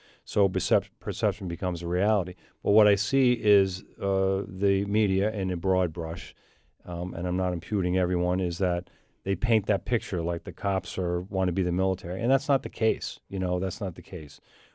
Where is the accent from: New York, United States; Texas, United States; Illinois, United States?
New York, United States; I was raised in New York, too, and we knew the officers